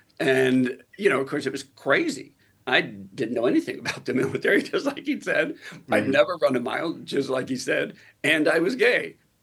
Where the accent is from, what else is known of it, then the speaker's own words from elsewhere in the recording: Lubbock, Texas, United States; born there; I was born in Lubbock, Texas. If you freeze the birth certificate in the final episode of Boots, that's Lubbock, Texas.